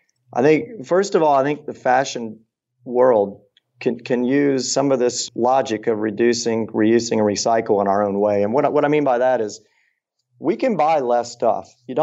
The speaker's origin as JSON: {"language": "English", "town": "Augusta", "region": "Georgia", "country": "United States", "tie": "born or raised there", "said": "Well, I grew up in Augusta, Georgia, and I probably didn't see it coming, but I should have."}